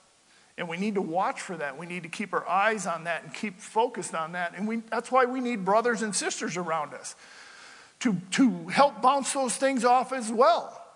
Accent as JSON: {"language": "English", "region": "Midwest", "country": "United States", "moved": "yes", "said": "You know, I come from the Midwest where they didn't have a lot of verse-by-verse teaching. And when I moved out west here 20 years ago or whatever it was"}